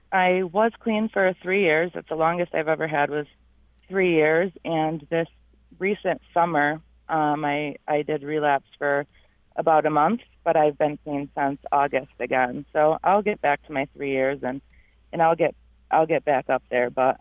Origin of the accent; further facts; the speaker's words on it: Canandaigua, New York, United States; born there; also born or lived in Rochester; I was born in Canandaigua, and I moved quickly to Rochester as soon as I could get a car.